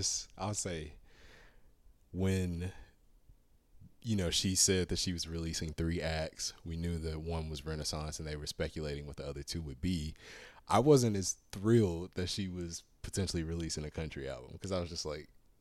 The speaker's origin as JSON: {"language": "English", "region": "the South", "country": "United States", "tie": "born or raised there", "said": "I'm Southern, you know, I grew up in the South, so I grew up listening to country."}